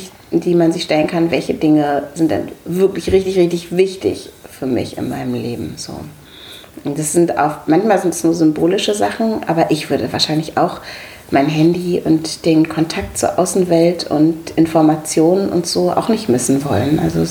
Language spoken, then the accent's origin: German; Lower Saxony, Germany; aus meiner Heimat, aus dem Wendland.